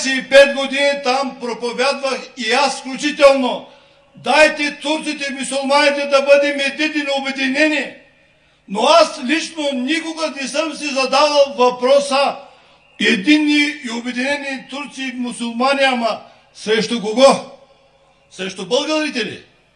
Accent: Ludogorie, Bulgaria; съм етнически турчин от Делиурмана, от Лудогорието.

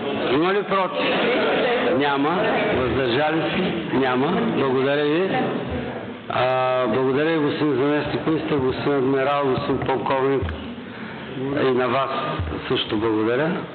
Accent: Varna, Varna Province, Bulgaria; Издадох, че съм от Варна.

